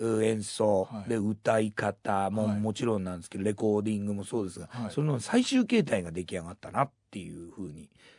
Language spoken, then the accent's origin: Japanese; Shimizu, Shizuoka, Japan; 僕静岡の清水出身なんですけど、